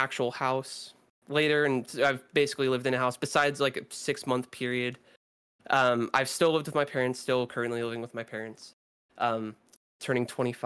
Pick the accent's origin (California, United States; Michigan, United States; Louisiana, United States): California, United States; But I live in California, have my whole life.